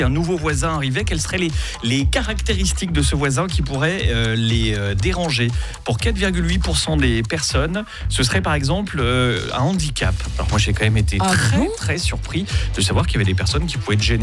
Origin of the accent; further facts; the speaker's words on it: Switzerland; une étude qui se passe chez nous en Suisse